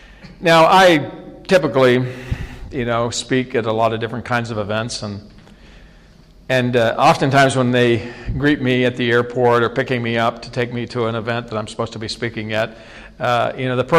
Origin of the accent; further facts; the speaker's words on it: Maine, United States; I grew up in Maine, okay, that's really like far east of the United States.